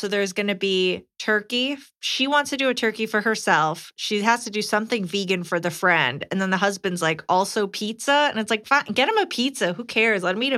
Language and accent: English; United Kingdom; moved away as an adult; now in Japan; I'm British and this is all I've ever known. I even brought this traditional feast with me and made it every year for 15 years since I came to Japan.